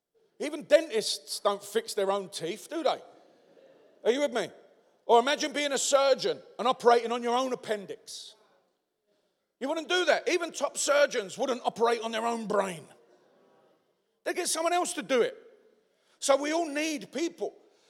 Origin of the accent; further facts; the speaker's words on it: London, United Kingdom; I'm a white guy, obviously, but I come from the East End of London, and I come from a place that is in a Western society, but I come from a place where it was a community.